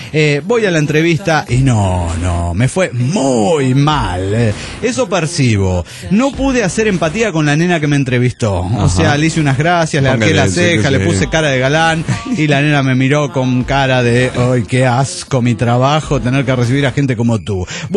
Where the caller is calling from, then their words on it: Austin, Texas, United States; de Austin, Texas.